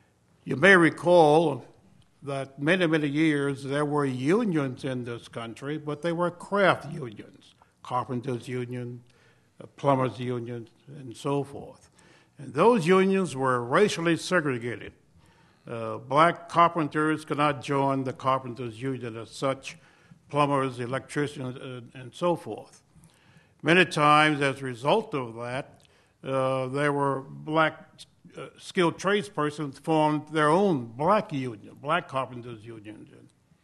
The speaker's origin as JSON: {"language": "English", "town": "Evansville", "region": "Indiana", "country": "United States", "moved": "as an adult", "said": "when I got hired in 1941, I was 19 years of age as a kid there, I came up from Evansville, Indiana"}